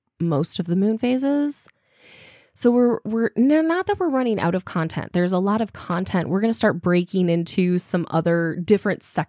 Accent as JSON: {"language": "English", "country": "United States", "said": "Okay, but that's okay, because we're American and we have, you know, the St. Croix River."}